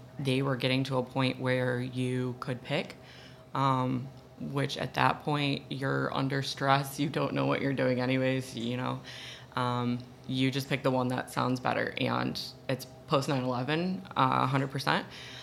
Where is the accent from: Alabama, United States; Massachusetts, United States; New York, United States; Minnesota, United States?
New York, United States; Syracuse; And Syracuse, I have been born and raised. I was born in Syracuse and then grew up 45 minutes north of here.